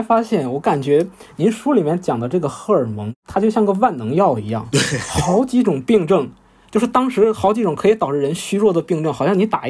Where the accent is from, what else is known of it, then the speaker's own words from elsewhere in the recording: China; 但是其实我们中国人对于自己身体的感官其实变化的其实是很慢的。